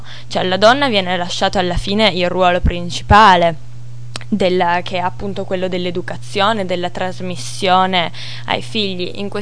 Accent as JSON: {"language": "Italian", "town": "Turin", "region": "Piedmont", "country": "Italy", "said": "Certo, io da torinese, la famiglia di mio padre è in Italia da prima che ci fosse l'Unità d'Italia"}